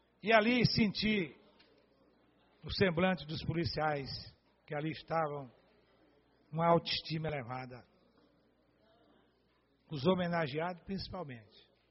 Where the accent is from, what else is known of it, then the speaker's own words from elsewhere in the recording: Piauí, Brazil; born there; now in Brasília, Brazil; Sou piauiense de nascimento, nordestino, portanto, mas minha cidade de adoção é aqui.